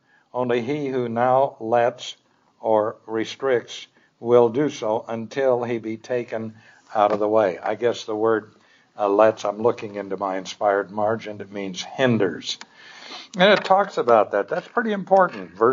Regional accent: United States; excuse me, sir, I'm from America.

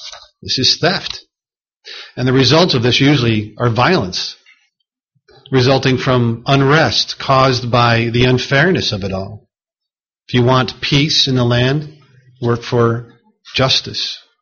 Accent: United States; So, because I'm an American.

